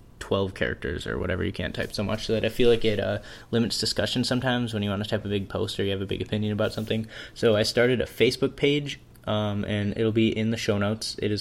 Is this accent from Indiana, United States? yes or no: no; Minnesota, United States; but we are from Minnesota, and I heard that there's a few Minnesota listeners who would be interested in more Minnesota-based stuff